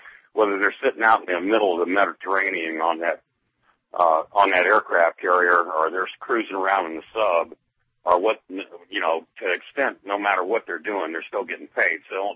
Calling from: South Carolina, United States; also born or lived in Atlanta; I'm calling you from South Carolina. I've lived in Atlanta. I've lived in a lot of southern states over my lifetime.

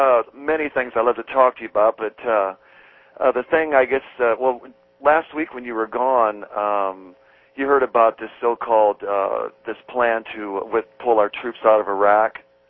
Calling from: Altadena, California, United States; California, Altadena.

